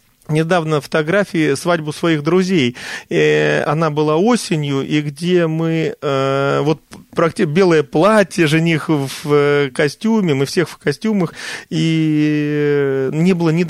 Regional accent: Bykovo, Moscow Oblast, Russia; вся моя жизнь связана с Раменским районом, сейчас с Раменским городским округом. Все детство я провел в Быково и пошел туда в первый класс, в 15-ю Быковскую школу. И в 1986 году я уже переехал в микрорайон Холодово, к нам в город

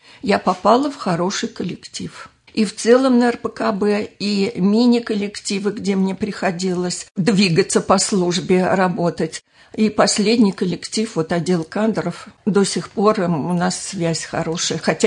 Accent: Primorsky Krai, Russia; born there; Родилась я в Приморском крае на Дальнем Востоке

